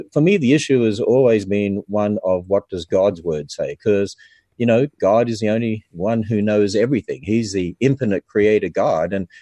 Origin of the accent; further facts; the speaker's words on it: Australia; I grew up in Australia, and Australia's a fairly pagan culture